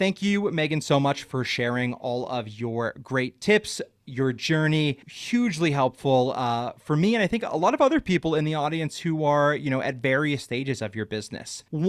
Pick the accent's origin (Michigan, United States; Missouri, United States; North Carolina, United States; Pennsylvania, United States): Pennsylvania, United States; So I grew up in Pennsylvania going to dirty basement metal shows.